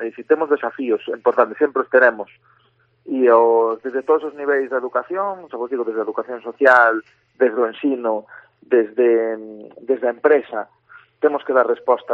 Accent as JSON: {"language": "Galician", "town": "Ourense", "region": "Galicia", "country": "Spain", "tie": "born or raised there", "said": "sabes que eu son ourensán e tamén me gusta acordarme de onde veño."}